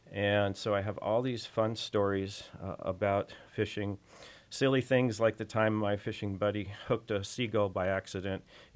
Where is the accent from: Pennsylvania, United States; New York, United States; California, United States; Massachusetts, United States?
California, United States; which is quite remarkable for somebody who grew up in California.